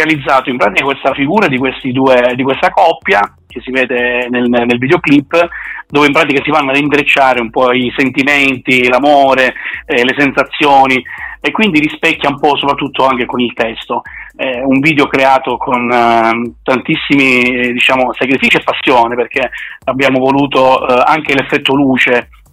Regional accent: Calabria, Italy; Io sono calabrese, sono della Calabria, e quindi nella mia regione

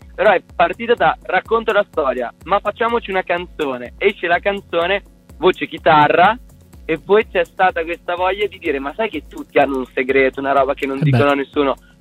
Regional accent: San Giovanni in Persiceto, Emilia-Romagna, Italy; San Giovanni, che è la mia città natale, anche quella di Belinelli

